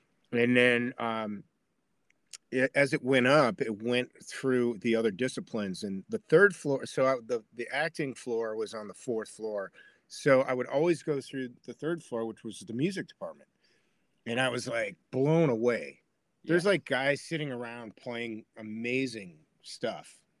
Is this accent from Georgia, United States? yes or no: no; Chicago, Illinois, United States; I was the youngest of seven. So, you know, we grew up outside of Chicago.